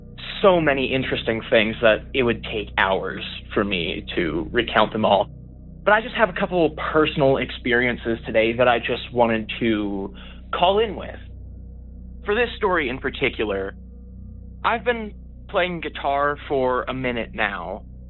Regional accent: Salida, Colorado, United States; I am from Salida, Colorado. Just for a bit of context, I have lived in Salida, Colorado my whole life.

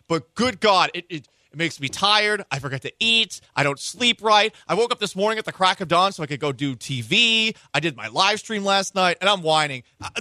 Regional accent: Canada; I'm French. I'm French Canadian.

